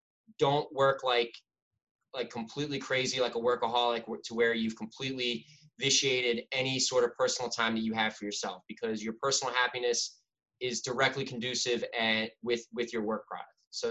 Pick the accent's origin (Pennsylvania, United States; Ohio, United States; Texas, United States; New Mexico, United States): Pennsylvania, United States; Philadelphia; But I'm from Philadelphia. So I wanted to stay local in the city